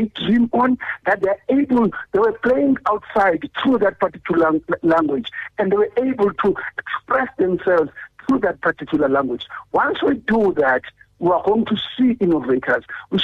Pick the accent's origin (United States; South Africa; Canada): South Africa; So that is why I'm saying we need to understand these particular issues as South African people.